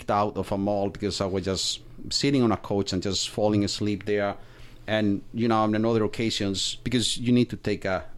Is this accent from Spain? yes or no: yes; Spain; English is a second language; now in Canada; I came from Spain to Canada all alone.